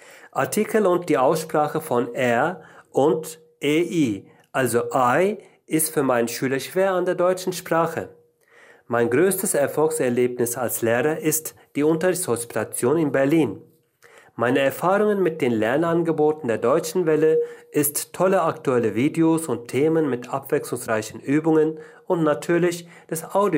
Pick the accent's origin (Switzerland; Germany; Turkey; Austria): Turkey; Izmir, İzmir; German is a second language; Ich komme aus der Türkei, aus Izmir. Ich bin im Jahr 1973 geboren.